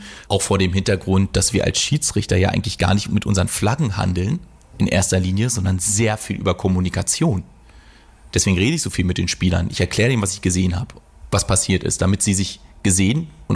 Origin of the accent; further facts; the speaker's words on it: Düsseldorf, North Rhine-Westphalia, Germany; also born or lived in London / Vienna / Hanover; Also nur weil ich aus Düsseldorf komme, bin ich jetzt kein Rhein-Fire-Fan. Ich habe vorher in London, Wien und Hannover länger gewohnt, als ich inzwischen in Düsseldorf wohne.